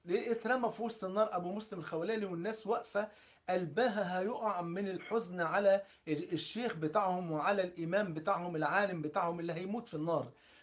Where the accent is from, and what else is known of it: Egypt